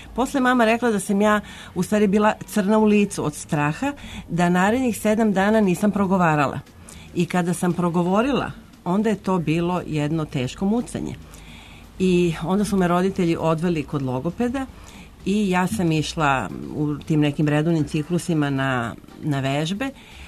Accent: Belgrade, Serbia; ja sam rođena na Voždovcu, na takozvanom Avalskom drumu preko puta Zvezdinog stadiona

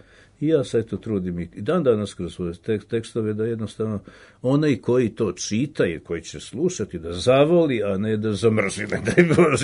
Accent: Serbia; also born or lived in Israel; zapravo se dobije slika muzičkog života ovde, kod nas, u Srbiji, Jugoslaviji i Izraelu, gde sam proveo 28 godina

